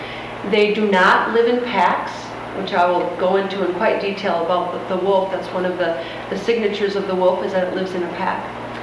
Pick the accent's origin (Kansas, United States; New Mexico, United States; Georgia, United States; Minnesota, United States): Minnesota, United States; Minnesota, my home state, which I'm quite proud.